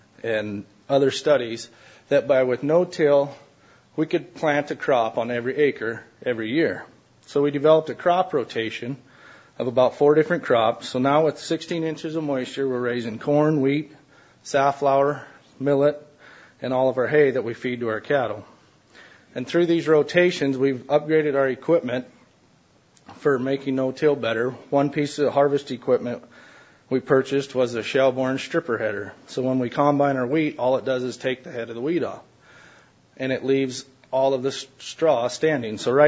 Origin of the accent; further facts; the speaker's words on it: South Dakota, United States; I'm from Western South Dakota. Fourth-generation farmer and rancher on a ranch that was homesteaded in 1907, where we still currently own the homestead.